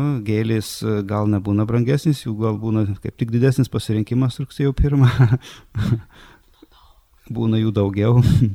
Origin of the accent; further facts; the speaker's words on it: Girdžiai, Tauragė County, Lithuania; Aš iš Jurbarko rajono, irgi netoli nuo Jurbarko, 10 km tik tais iš Girdžių, tai praktiškai irgi jurbarkietis.